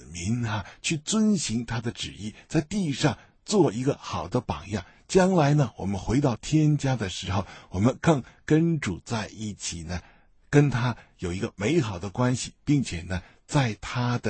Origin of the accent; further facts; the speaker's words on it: China; 我觉得今天我们作为中国人呢，我们特别明白